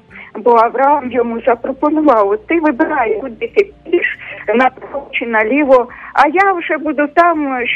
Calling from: Kyiv, Ukraine; я з Києва.

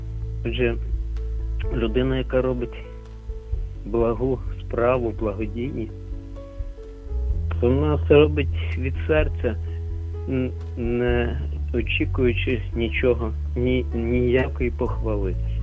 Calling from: Lviv, Lviv Oblast, Ukraine; я зі Львова.

